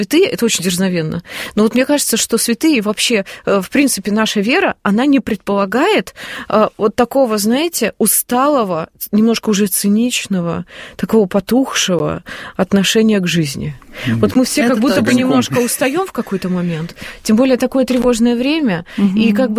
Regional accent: Moscow, Russia; Мы такие, мы из Москвы

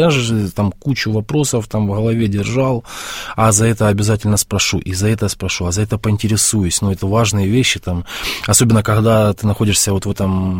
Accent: Makiivka, Donetsk Oblast, Ukraine; я родом из Макеевки, Донецкой области.

